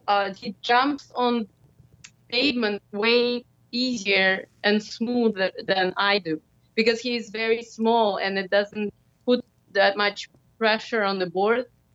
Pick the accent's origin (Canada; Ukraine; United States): Ukraine; English is a second language; moved away; I'm from Ukraine originally.